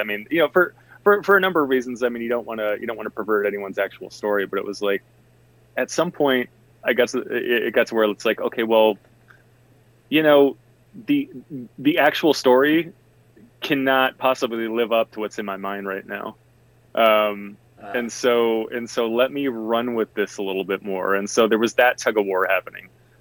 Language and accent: English; Detroit, Michigan, United States; I grew up in Detroit proper. So my experience growing up was very different.